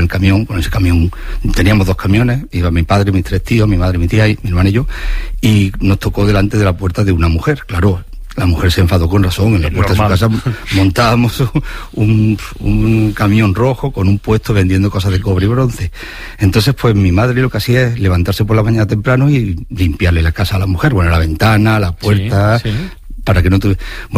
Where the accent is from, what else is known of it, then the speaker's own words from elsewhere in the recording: Lucena, Andalusia, Spain; yo soy de Lucena, un pueblo de Córdoba